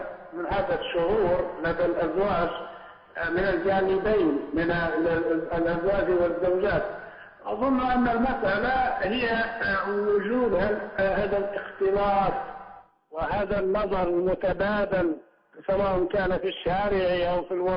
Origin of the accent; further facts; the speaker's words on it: Libya; accent: Libyan; احنا بلهجتنا الليبية نقول ديار، جمع دار.